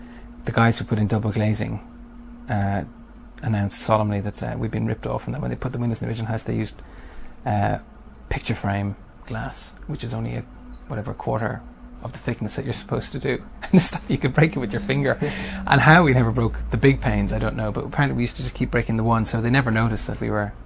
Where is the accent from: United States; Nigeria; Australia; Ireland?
Ireland; Dublin, Leinster; I was born and brought up in Dublin and went to school there. Was away for a short while in the States just before coming back to university, and I've been here ever since.